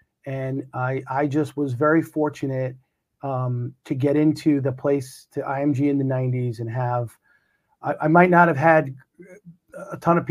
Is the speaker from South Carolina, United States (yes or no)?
no; New York City, New York, United States; So I'm a New Yorker born and bred. I grew up in Brooklyn in a town called Canarsie.